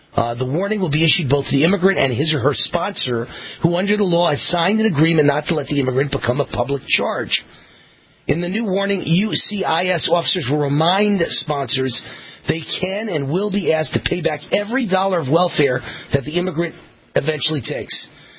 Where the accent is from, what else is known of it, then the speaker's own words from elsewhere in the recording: United States; I appreciate what capitalism has done for me and my family, and I'm American-made and proud of it.